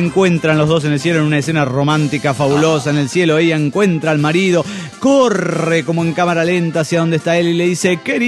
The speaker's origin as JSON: {"language": "Spanish", "region": "Oaxaca", "country": "Mexico", "said": "de Oaxaca."}